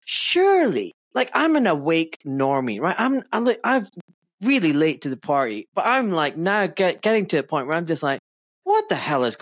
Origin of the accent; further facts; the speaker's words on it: Glasgow, Scotland, United Kingdom; Born and brought up in Glasgow, I can tell you right now, I really suffer from SAD, seasonal affective disorder.